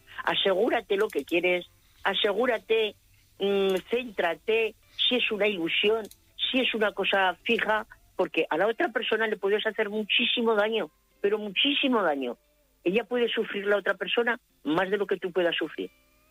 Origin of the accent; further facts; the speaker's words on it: Zaragoza, Aragon, Spain; yo digo zagala porque yo soy de Zaragoza.